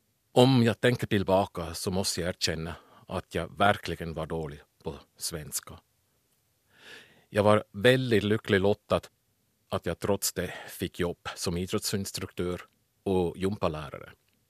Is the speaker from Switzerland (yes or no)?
yes; Switzerland; Swedish is a second language; now in Finland; Jag växte upp i Schweiz och bor nu sedan 25 år i Finland.